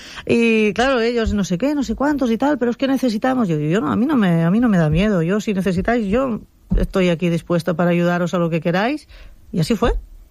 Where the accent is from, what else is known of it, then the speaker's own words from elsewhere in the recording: Sella, Valencian Community, Spain; En principio, lo que has dicho, es mi pueblo. Y entonces, ¿qué te voy a decir? Para mí, francamente, todos son bonitos, pero como Sella, no hay ninguno.